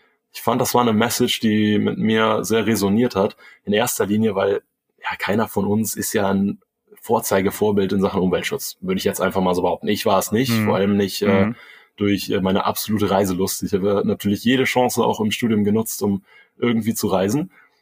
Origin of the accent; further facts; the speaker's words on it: Rhineland, Germany; Also ich bin ja hier im Rheinland aufgewachsen. Keine Seglerfamilie, auch keine Ruderfamilie tatsächlich.